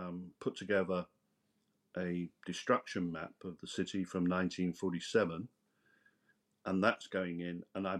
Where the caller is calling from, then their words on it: London, United Kingdom; as you can see, I'm calling from London, or London calling, you know, the old clash.